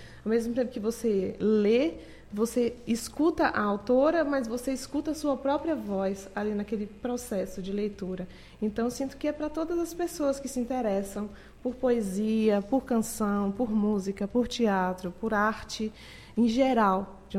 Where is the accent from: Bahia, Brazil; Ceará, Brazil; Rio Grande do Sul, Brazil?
Bahia, Brazil; Vitória da Conquista; eu comecei a fazer teatro aqui em Vitória da Conquista. Eu sou daqui de Conquista, inclusive.